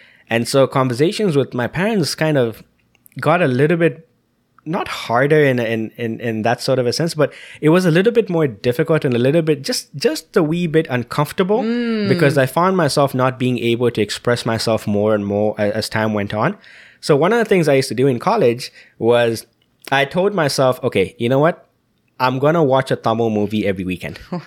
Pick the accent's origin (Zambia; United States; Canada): Zambia; growing up in Zambia, one of the more prominent second languages you can learn in school was French.